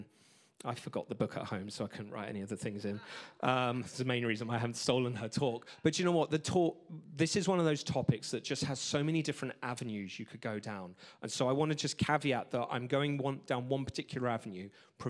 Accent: England, United Kingdom; I'm very English. I'm very traditional British.

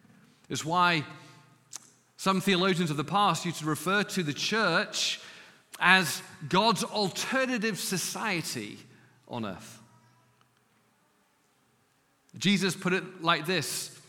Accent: England, United Kingdom; now in Los Angeles, United States; She's from Australia, I'm from England. We're now Americans.

